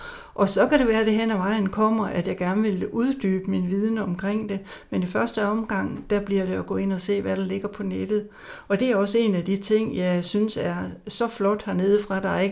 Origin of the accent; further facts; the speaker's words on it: Jutland, Denmark; Selvom vi kommer fra Jylland af